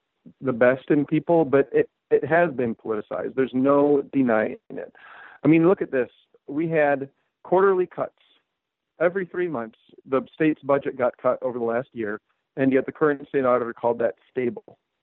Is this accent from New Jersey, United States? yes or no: no; Decorah, Iowa, United States; I'm born and raised in Northeast Iowa, up in Decorah. My first job up there was catching chickens.